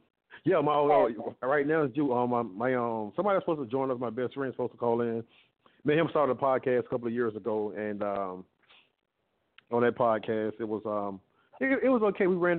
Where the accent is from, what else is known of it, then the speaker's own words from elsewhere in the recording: the South, United States; You know, growing up in the South and, you know, just, you know, seeing so much nonsense we've been seeing the last few years